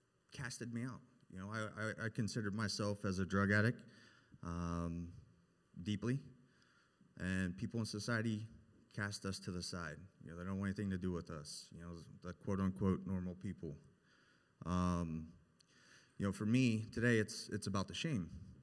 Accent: Ohio, United States; I grew up here in Licking County my whole life. Avid baseball player, graduated from Heath High School.

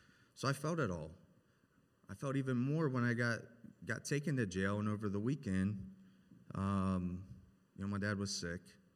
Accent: Ohio, United States; I grew up here in Licking County my whole life. Avid baseball player, graduated from Heath High School.

